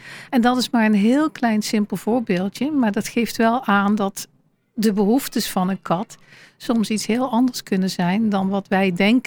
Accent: Netherlands; Ik ben Nederlandse.

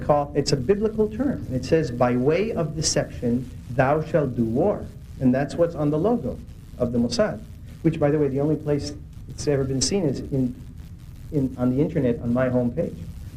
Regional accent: Israel; also born or lived in Edmonton; I was born in Canada, in Edmonton, Alberta. I grew up in Israel because my mother was born in Jerusalem. And my father was born in Canada. And he came to Israel to fight in 48. And I was born in 49.

